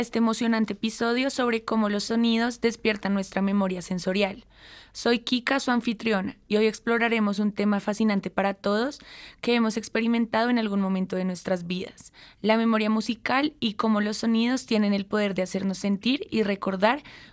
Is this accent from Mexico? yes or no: no; Colombia; para todos nosotros como colombianos, escuchar esta melodía como que va a traer los mismos recuerdos navideños de nuestra infancia